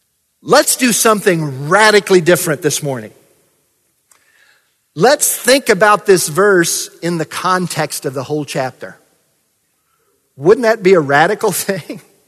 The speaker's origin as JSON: {"language": "English", "region": "Kentucky", "country": "United States", "tie": "born or raised there", "said": "I grew up in Kentucky, and they talk about blood being thicker than water."}